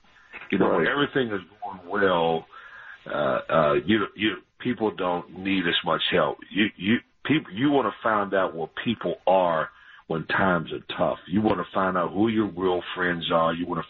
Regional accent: Glenarden, Maryland, United States; You know, I grew up playing in the Boys and Girls Club in Glenard, Maryland.

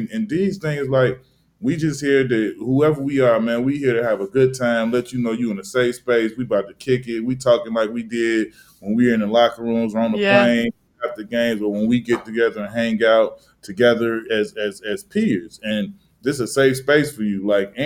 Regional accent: Chicago, Illinois, United States; also born or lived in Los Angeles / New York; I come from Chicago, was, you know, played high school and at a high level, and then played college at a high level there. Then drafted to LA, 4 years there, 4 years in New York.

